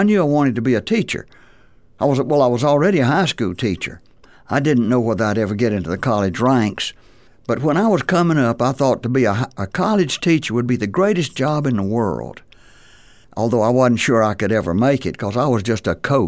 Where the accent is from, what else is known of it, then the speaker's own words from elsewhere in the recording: North Carolina, United States; I'm from North Carolina.